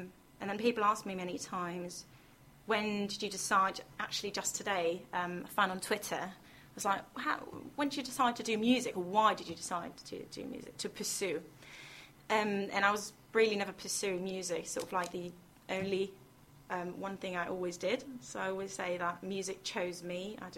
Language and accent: English; Israel; But I'm originally from Israel, it's true.